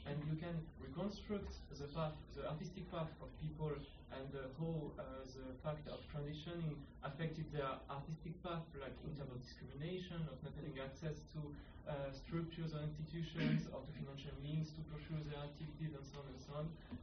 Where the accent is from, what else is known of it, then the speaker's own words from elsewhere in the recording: France; English is a second language; so I'm from France, I'm working with such matter right now.